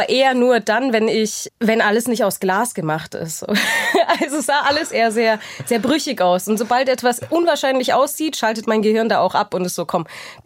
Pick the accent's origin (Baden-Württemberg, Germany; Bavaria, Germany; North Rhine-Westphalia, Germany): Bavaria, Germany; Munich; wir kommen aus München.